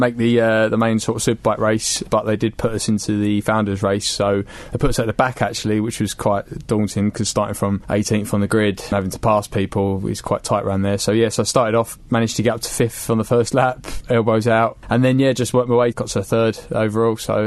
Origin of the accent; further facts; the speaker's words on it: Hornchurch, London, United Kingdom; I'm 34 from Hornchurch in East London.